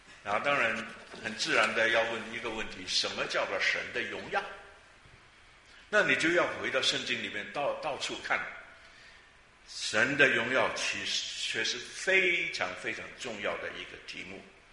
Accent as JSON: {"language": "Chinese", "region": "Guangdong", "country": "China", "said": "特别是我们广东人，我们受佛教的影响好像比别的语言的族类来得更深。"}